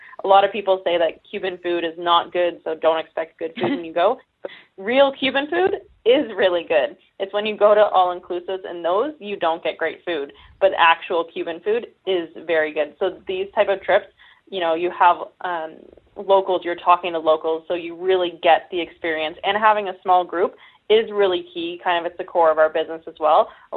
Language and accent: English; Canada; I can personally say, being a Canadian, I have been to Cuba before.